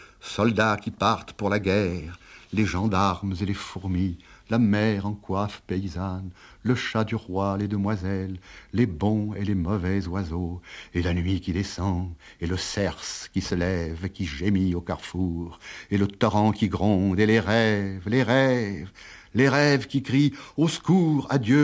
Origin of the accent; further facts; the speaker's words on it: Narbonne, Occitanie, France; Tout le monde sait que je suis de Narbonne, ça ne va pas coller.